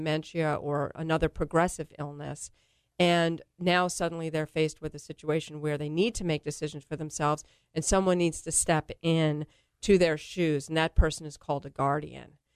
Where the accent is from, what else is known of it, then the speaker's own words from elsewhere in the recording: New York, United States; And then growing up in New York, I returned back there to be with my family